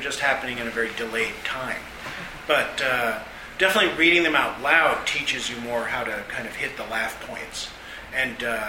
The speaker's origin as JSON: {"language": "English", "region": "Connecticut", "country": "United States", "tie": "born or raised there", "said": "He's just always been present, because I grew up in Connecticut, and, he's in ads there."}